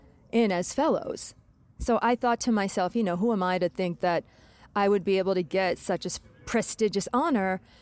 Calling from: Kabale, Western Region, Uganda; I am calling from Kabala, Uganda.

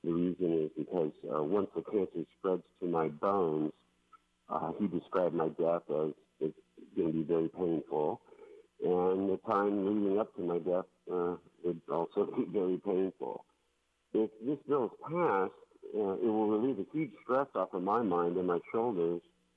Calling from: Kauai, Hawaii, United States; I'm calling from Kauai. I'm a 56-year-old, longtime Hawaii resident, blessed to live in the islands for 30 years.

